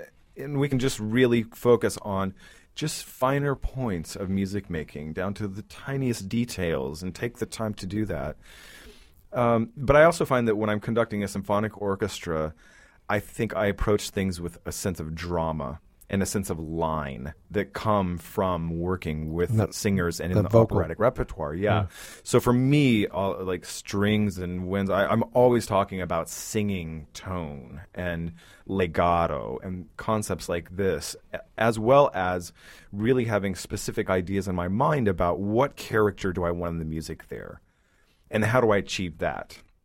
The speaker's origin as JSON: {"language": "English", "country": "United States", "said": "So I thought, well, I'm American, but I can fashion this kind of path"}